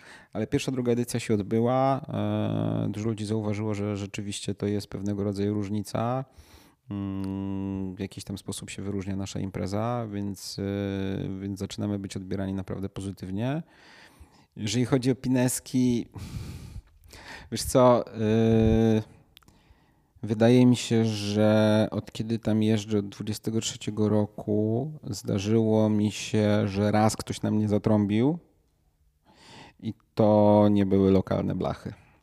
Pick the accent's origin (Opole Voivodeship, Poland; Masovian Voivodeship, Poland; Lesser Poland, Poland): Masovian Voivodeship, Poland; Warsaw; jestem warszawiakiem